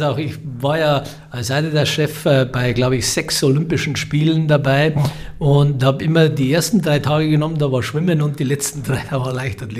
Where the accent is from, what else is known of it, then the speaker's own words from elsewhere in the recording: Bavaria, Germany; Bei uns in Niederbayern